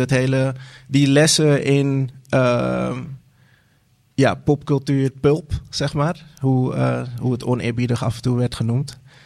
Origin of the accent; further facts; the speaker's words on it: Koog aan de Zaan, North Holland, Netherlands; Ik kom oorspronkelijk uit Zaanstad. Koog aan de Zaan.